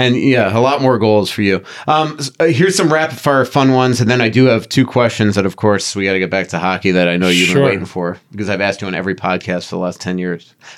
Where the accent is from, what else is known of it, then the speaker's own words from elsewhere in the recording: Plainview, New York, United States; Yep. I'm from Plainview.